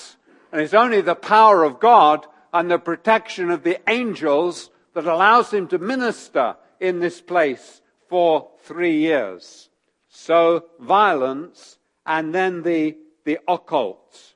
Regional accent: London, United Kingdom; Now, I'm a Londoner.

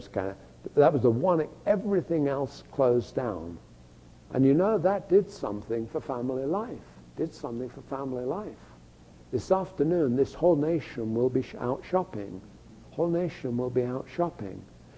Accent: England, United Kingdom; I can remember growing up in England

